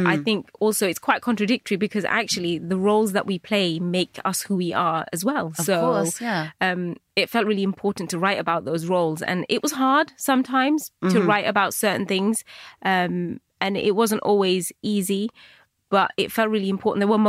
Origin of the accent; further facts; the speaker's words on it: United Kingdom; So I was constantly fighting that British Bangladeshi bit of me.